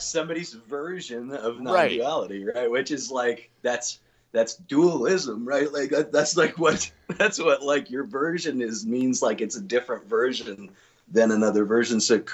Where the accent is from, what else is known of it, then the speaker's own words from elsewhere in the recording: Heber, Utah, United States; now in Salt Lake City, United States; So yeah, I was born and raised in Heber. I grew up kind of was down here.